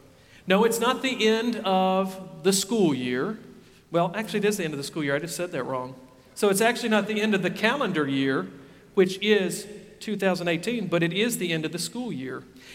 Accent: Tennessee, United States; because I grew up right here in the Middle Tennessee area, I went to Cedar Crest Camp, which is a Methodist church camp.

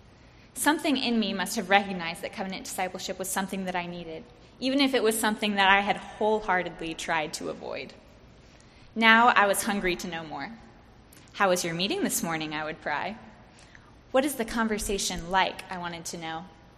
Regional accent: Midwest, United States; born there; now in Nashville, United States; I'm a Midwesterner by birth and moved to Nashville almost 3 years ago to this day.

